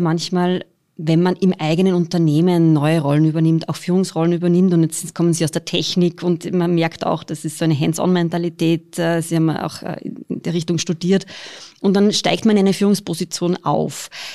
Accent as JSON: {"language": "German", "region": "Upper Austria", "country": "Austria", "tie": "born or raised there", "said": "Wir sind beide aus Oberösterreich, genau gesagt aus dem Mühlviertel, übrigens nicht ganz weit voneinander entfernt sogar, aufgewachsen."}